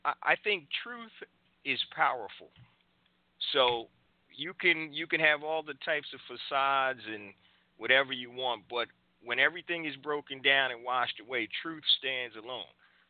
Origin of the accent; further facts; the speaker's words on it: Philadelphia, Pennsylvania, United States; And I'm from Philadelphia. Married, two daughters, and I'm living the life.